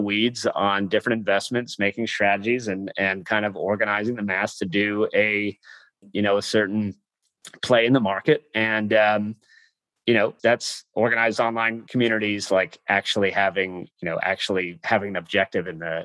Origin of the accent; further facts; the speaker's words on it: San Diego, California, United States; I'm from San Diego. I love the Padres.